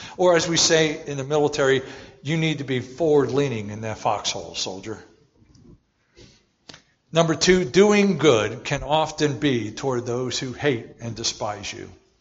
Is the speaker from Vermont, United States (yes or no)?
no; New Jersey, United States; born there; I was born in New Jersey. Talk about being in the lower rung of life, my family was hard workers, blue collar to the hilt